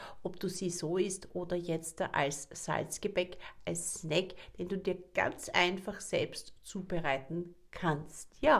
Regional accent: Graz, Styria, Austria; Wir sind aus Graz, aus dem wunderschönen Österreich, aus der schönen Steiermark.

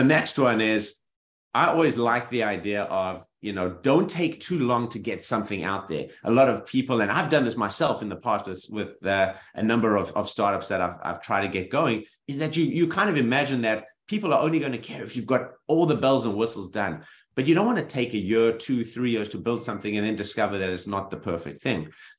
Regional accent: South Africa; moved away as an adult; also born or lived in Boston; now in United States; I grew up in South Africa and always loved the idea of innovation.

